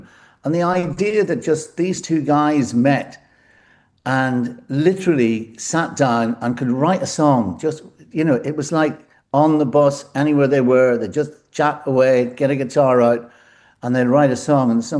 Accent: Enniskillen, Northern Ireland, United Kingdom; my hometown of Inniskillen

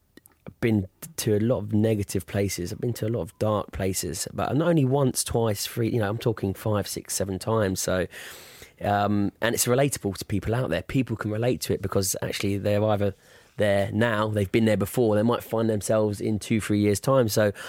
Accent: France; So I was from France. I thought, right, I'm going to move back to the UK.

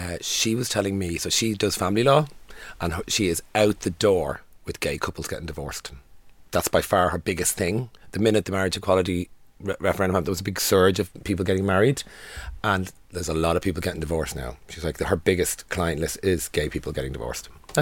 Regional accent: Ireland; As Irish people.

